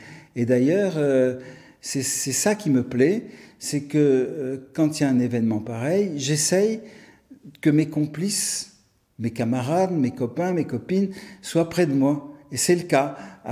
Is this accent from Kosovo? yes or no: no; Tunisia; born there; y avait trois générations qui revenaient à un lieu qui est en plus mon lieu de naissance, puisque je suis né en Tunisie.